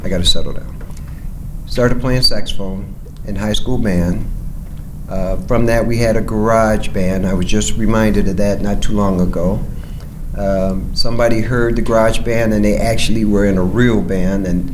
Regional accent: Akron, Ohio, United States; As far as background concerned, I was raised in Akron, Ohio. Raised there.

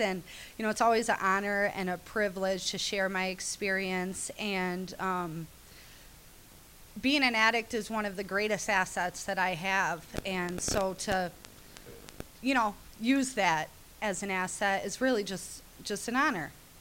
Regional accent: Chicago, Illinois, United States; So I'm from Chicago, so welcome to my Chicago friends.

